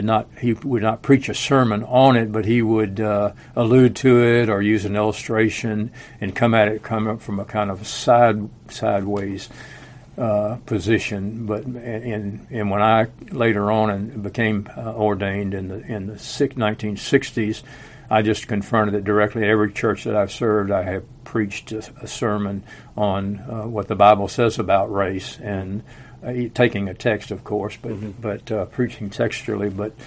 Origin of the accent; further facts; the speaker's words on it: New Orleans, Louisiana, United States; born there; And even though I was born in New Orleans, next door to the house where Jefferson Davis died, and in many ways a Southern partisan